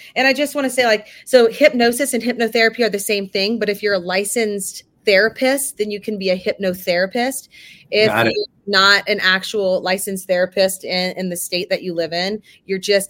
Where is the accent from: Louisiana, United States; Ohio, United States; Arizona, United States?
Louisiana, United States; my mother, who I'm from Louisiana, so she was digitizing all of our home videos.